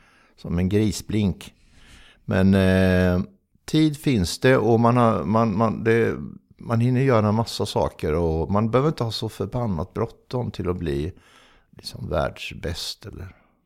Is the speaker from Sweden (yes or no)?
yes; Norrköping, Östergötland, Sweden; born there; Men det står väl att jag är född i Norrköping